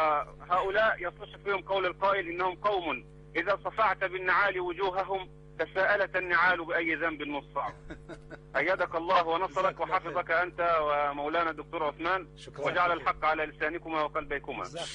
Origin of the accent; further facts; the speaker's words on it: Egypt; now in Jordan; أولا أنا مصري مقيم في الأردن